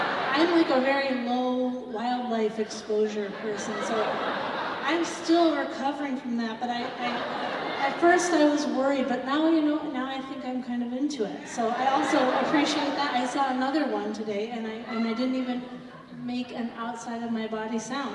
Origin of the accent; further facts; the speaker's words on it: Manhattan, New York, United States; I grew up in Manhattan. I'm a broken person.